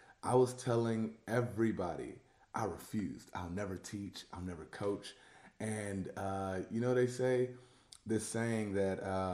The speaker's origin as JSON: {"language": "English", "town": "Houston", "region": "Texas", "country": "United States", "tie": "born or raised there", "also_born_or_lived": "Dallas / Durant, Oklahoma", "said": "I'm a Nigerian born. I'm a Nigerian-American born citizen. I was raised here in Houston, but I like to say that, you know, I've also been raised in Dallas when I spent time in Dallas. I like to say that I was also raised in Oklahoma, Durant, Oklahoma"}